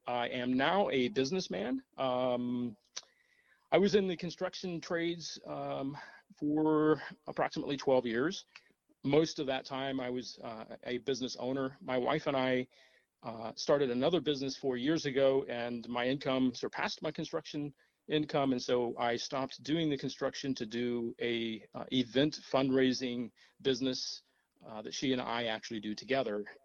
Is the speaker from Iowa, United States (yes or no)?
yes; Des Moines, Iowa, United States; moved away as an adult; also born or lived in Mexico; I grew up in Des Moines, Iowa. I graduated in 1989 from East High School. I moved away